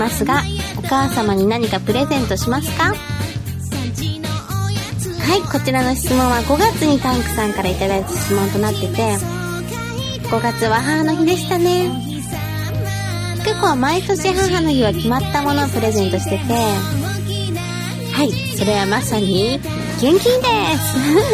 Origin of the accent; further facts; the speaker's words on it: Tottori, Japan; 実家とか帰るとほんと秒で方言に治ったりしますね。鳥取は鳥取県内でも市によって方言が変わったりして